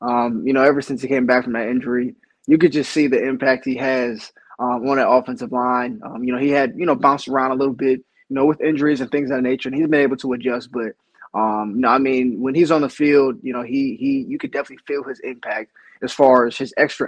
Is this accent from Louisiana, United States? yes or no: no; Ohio, United States; because growing up, I'm from Northeast Ohio.